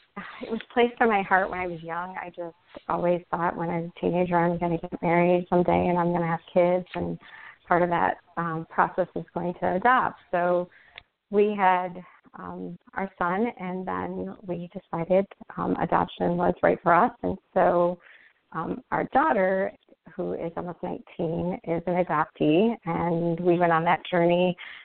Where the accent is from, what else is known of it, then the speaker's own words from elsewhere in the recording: Illinois, United States; I grew up in the Chicago suburbs, and that's where my family, all my siblings, mom, cousins, my all extended family, all live in the Chicago suburbs.